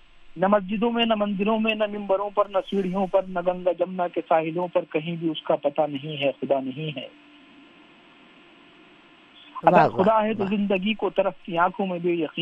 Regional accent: Sambhal, Uttar Pradesh, India; مجھے فخر اس بات پر ہے کہ میرا تعلق سنبھل سے ہے

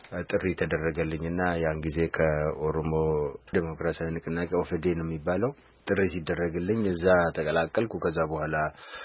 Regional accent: Boji Dirmeji, Oromia, Ethiopia; born there; also born or lived in Bahir Dar / Addis Ababa; ትውልዴ ምዕራብ ወለጋ ቦጂድርመጅ የሚባል ወረዳ ውስጥ ነው

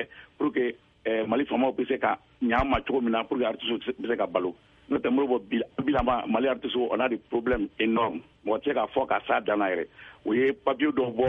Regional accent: Mali; Vraiment, au dernier cas, je suis malien, je suis malien.

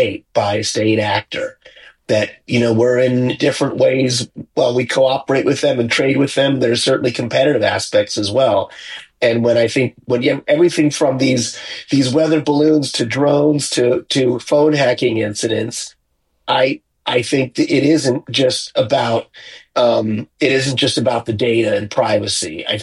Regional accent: United States; And I think, you know, as an American, I think our law, our legislation is even further behind

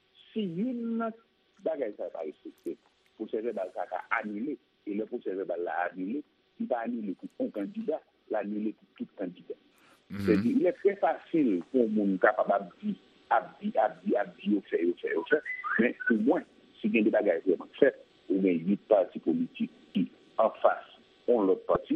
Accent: Haiti; Deuxièmement, en tant qu'Haïtien, qui a des positions en plus et qui suit l'actualité

